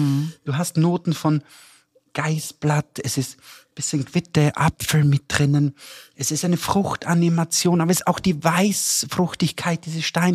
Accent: Styria, Austria; Ich komme ja aus der Steiermark, wie du weißt, gell

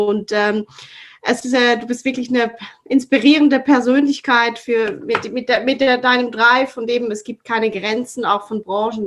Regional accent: Switzerland; Eine letzte Frage, die ist fast für mich als Schweizerin obligatorisch.

